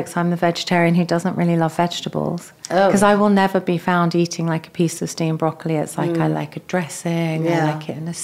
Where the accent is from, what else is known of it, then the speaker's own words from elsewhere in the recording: London, United Kingdom; my mum would make brownies, which was very exotic growing up in London, eating brownies, because that was before brownies were everywhere.